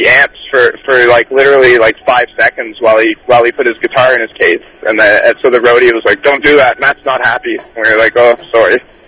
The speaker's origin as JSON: {"language": "English", "town": "Whitby", "region": "Ontario", "country": "Canada", "lives_now": "Toronto, Canada", "said": "We are from Whitby, yes, originally. We're living in Toronto now, but, yeah."}